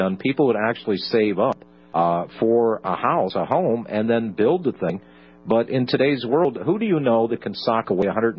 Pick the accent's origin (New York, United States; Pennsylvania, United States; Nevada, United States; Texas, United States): Pennsylvania, United States; I can remember as a kid growing up in Pennsylvania, people up there would do exactly that.